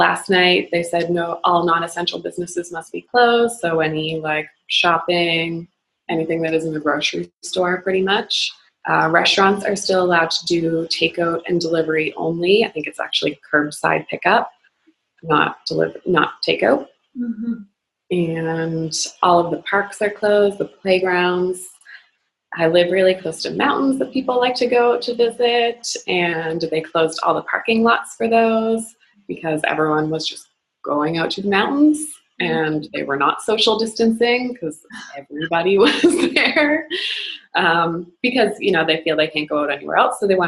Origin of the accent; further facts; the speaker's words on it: Nova Scotia, Canada; now in Calgary, Canada; I live in Calgary, Alberta, Canada. I'm originally from Nova Scotia, which is on the other side of Canada. And I've been here for about a year.